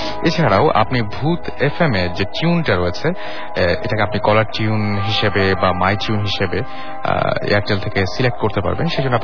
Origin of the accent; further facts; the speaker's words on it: Jashore, Khulna Division, Bangladesh; আমার গ্রামের বাড়ি যশোর।